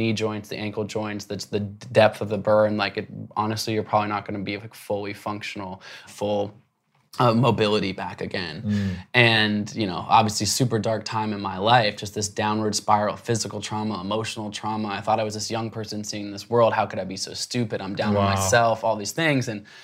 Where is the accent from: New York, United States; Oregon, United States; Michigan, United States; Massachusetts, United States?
Oregon, United States; Portland; I grew up in Portland, Oregon, and glad that I grew up there because even though we couldn't travel far and wide